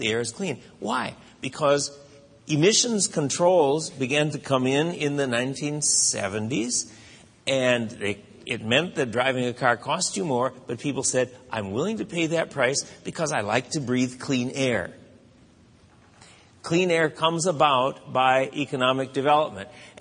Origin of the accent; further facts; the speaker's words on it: Eau Claire, Wisconsin, United States; I remember as a kid growing up in Wisconsin, even in Eau Claire, Wisconsin, just a town of 40,000 people